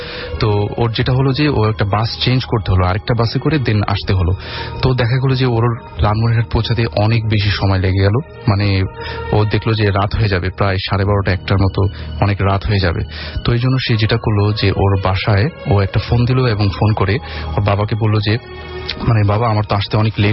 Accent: Dhaka, Dhaka Division, Bangladesh; আমি পুরান ঢাকা থেকে এসেছি, আমি SSC এ পড়ছি।

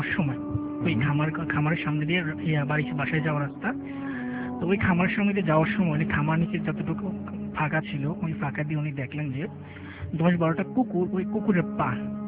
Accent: Comilla, Chittagong Division, Bangladesh; now in Dhaka, Bangladesh; কুমিল্লা থেকে এসেছি, কিন্তু ঢাকায় নোয়াখালীতে থাকি।

